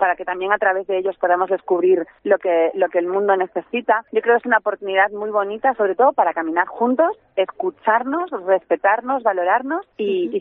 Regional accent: Galicia, Spain; volver a mi tierra, a Galicia

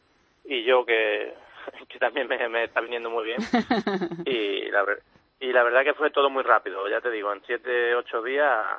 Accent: Spain; Nosotros también, pues somos 3 españoles en este mismo equipo.

